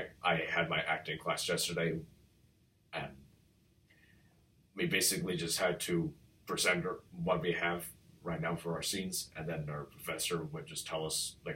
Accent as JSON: {"language": "English", "region": "New Jersey", "country": "United States", "said": "restaurant called River Rock in New Jersey. That's where we're from. Well, no, not exactly, but we are from New Jersey."}